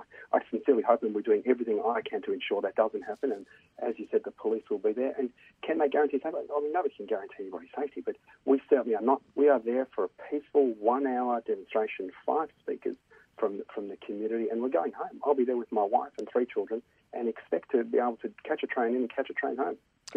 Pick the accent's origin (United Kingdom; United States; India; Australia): Australia; We are Australian citizens voicing our democratic right to raise a concern that is happening to a place in the world that is obviously a source of a lot of friction. But for a lot of us Australians of Palestinian ancestry